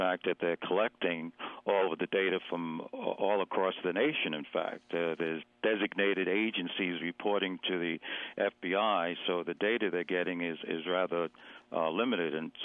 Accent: New York City, New York, United States; I grew up in East Harlem, New York City, which is Spanish Harlem, and I remember growing up the conflicts between Puerto Ricans and blacks in that community

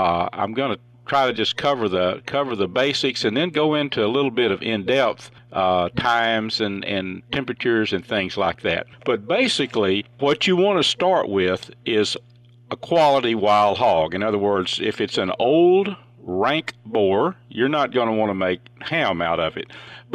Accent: Texas, United States; You know, I grew up in Northeast Texas, up in Red River County, back in the 60s, actually.

